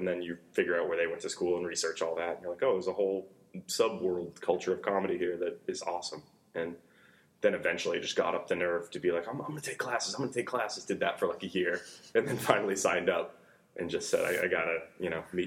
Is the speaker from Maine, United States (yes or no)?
yes; Scarborough, Maine, United States; I'm from Scarborough, Maine. It's right near Portland, 5 minutes outside